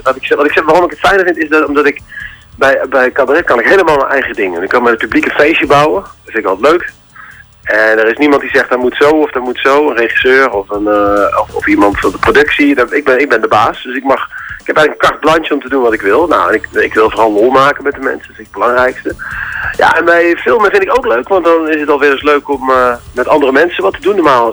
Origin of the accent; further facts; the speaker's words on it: North Brabant, Netherlands; waarbij ik altijd een deel over mijn jeugd in Brabant vertel